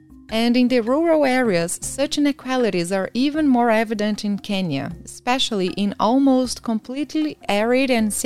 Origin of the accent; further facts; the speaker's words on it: Brazil; English is a second language; I'm from Brazil, and I'm leading you through this 12-episode season around community-led initiatives on internet and communication.